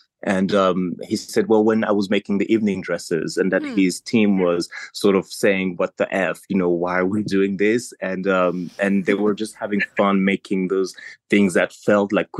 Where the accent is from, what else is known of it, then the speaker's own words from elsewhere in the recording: France; also born or lived in Paris / Ivory Coast / Morocco / Nigeria; now in London, United Kingdom; I grew up born in Paris, grew up in France, then Ivory Coast, Morocco, Nigeria, wow. Benin, a bit of Togo. Then I moved to London to study.